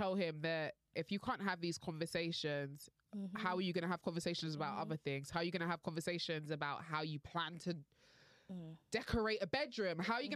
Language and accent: English; Nigeria; I'm Nigerian.